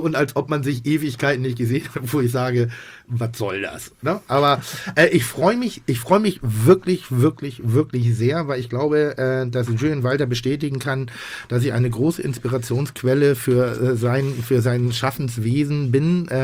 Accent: Pinneberg, Schleswig-Holstein, Germany; Hatten wir auch bei uns in Pinneberg, das war allerdings über die Woche verteilt.

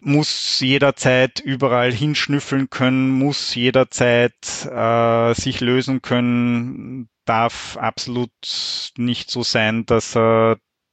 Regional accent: Austria; Also so ist das zumindest auch bei uns in Österreich.

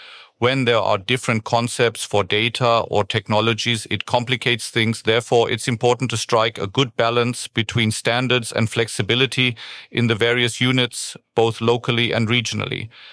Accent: Stuttgart, Baden-Württemberg, Germany; English is a second language; I'm originally from Stuttgart, as you can see from my time starting out at Daimler, so this is more of a return to the south.

